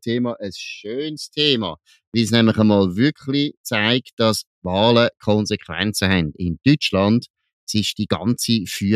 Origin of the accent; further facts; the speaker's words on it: Switzerland; das ist auch bei uns in der Schweiz der Fall.